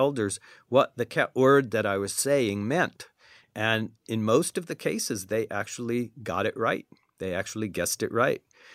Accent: United States; I sometimes told that I was from America, but some people thought that was maybe just another village somewhere out there.

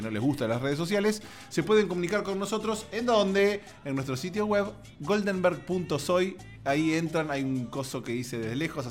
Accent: Argentina; en mi país, en mi homeland, que se llama Argentina

